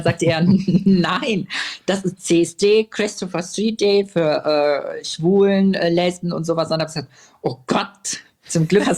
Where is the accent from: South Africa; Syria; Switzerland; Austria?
Syria; now in Germany; wir sind aus Syrien, wir sind gerade angekommen und ich weiß nicht, was ich machen soll.